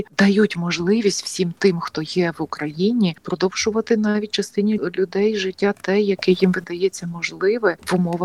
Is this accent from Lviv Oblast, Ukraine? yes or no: yes; Lviv, Lviv Oblast, Ukraine; в моєму рідному Львові